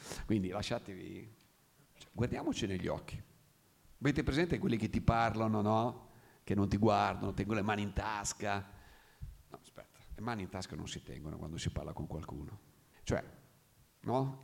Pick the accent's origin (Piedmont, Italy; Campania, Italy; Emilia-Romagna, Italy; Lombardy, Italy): Emilia-Romagna, Italy; Cesena; Ma io sono di Cesena